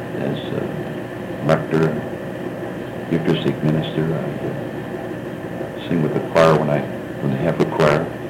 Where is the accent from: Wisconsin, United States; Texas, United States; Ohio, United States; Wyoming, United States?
Ohio, United States; Youngstown; born there; well, I was born in Youngstown, Ohio, 1925, June 23. I was born on the west side of Youngstown.